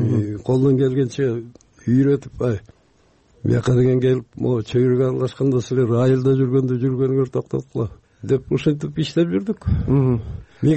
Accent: Batken Region, Kyrgyzstan; Ал кезде Баткен областында, ошо өзүбүздүн Лейлек районунда болчумун. Аргастан келдим бияка.

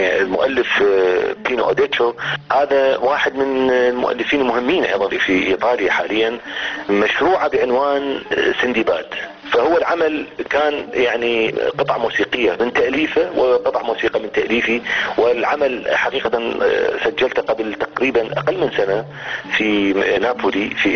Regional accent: Iraq; moved away; فبالتأكيد أخذت الغربة مني ومن غيري من أي إنسان، يعني خاصة نحن كعراقيين يعني ظروفنا أعتقد يجب أن تسمى ظروف استثنائية

